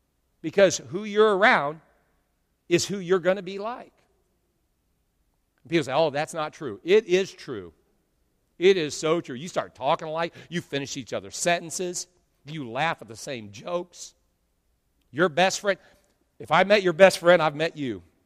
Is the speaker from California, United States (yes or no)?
yes; California, United States; I grew up there, so I'm from there. I'm one. I can say that. No, don't want to go back.